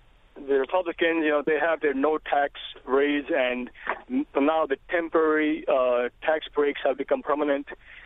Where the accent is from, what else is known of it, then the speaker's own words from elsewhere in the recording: India; I come from India.